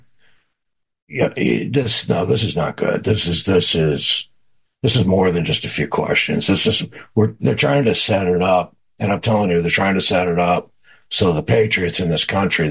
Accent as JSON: {"language": "English", "country": "United States", "said": "And yes, I use the word retard. I'm American."}